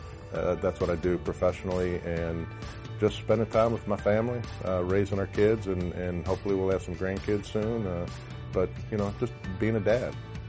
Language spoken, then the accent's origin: English; Buffalo, New York, United States; now in New Orleans, United States; But yeah, growing up in Buffalo, New York, Louisiana, let alone New Orleans, was like worlds apart from Buffalo.